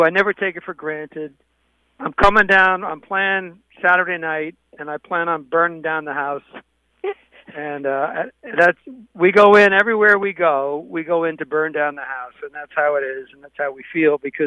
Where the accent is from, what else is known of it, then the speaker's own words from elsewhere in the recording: New Jersey, United States; born there; Even though I was born in New Jersey and people call me a Jersey boy, I really grew up loving the South, you know, and I love the storytelling.